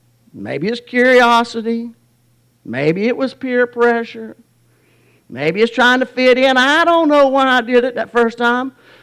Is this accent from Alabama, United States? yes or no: yes; Lawley, Alabama, United States; Now, where I grew up in Lawley is a real wonderful, wonderful neighborhood, wonderful place to grow up. It's a very rural, agricultural place.